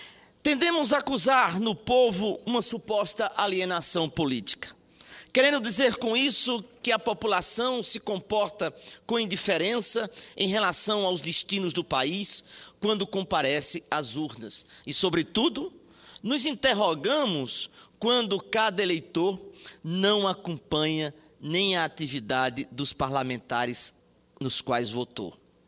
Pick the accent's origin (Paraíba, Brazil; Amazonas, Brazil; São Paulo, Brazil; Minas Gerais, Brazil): Paraíba, Brazil; Estava aqui rememorando a importância de João Claudino para Paraíba. Os seus feitos, o seu amor à minha terra, em 4 cantos do sertão do meu estado